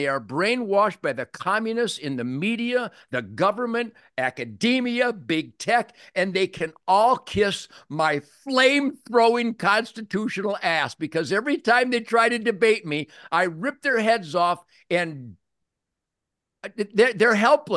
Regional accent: Detroit, Michigan, United States; I'm a pretty cocky guy. I'm from Detroit. You know, Detroit wasn't the murder capital because we're more violent. We're just better shots.

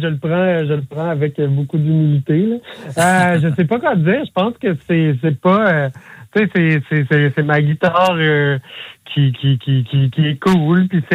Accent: Sutton, Quebec, Canada; Fait qu'on joue à Sutton, dans mon patelin, début avril.

